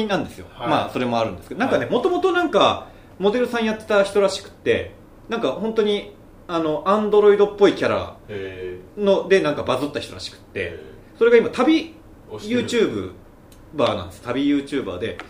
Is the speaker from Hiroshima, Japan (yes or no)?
no; Hokkaido, Japan; 僕加藤浩二さん好きなんだ同じ道民として、